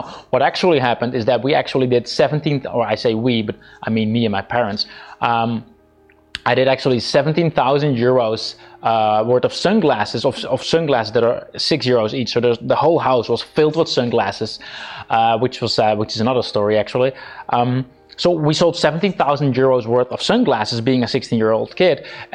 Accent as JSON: {"language": "English", "country": "Netherlands", "second_language": "English", "said": "I'm an online entrepreneur from the Netherlands, as you can probably tell by my terrible accent."}